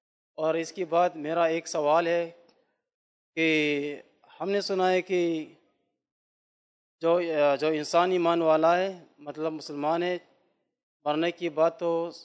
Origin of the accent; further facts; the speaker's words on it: Kano, Kano State, Nigeria; Urdu is a second language; اور میں کانو نائجیریا سے آیا ہوں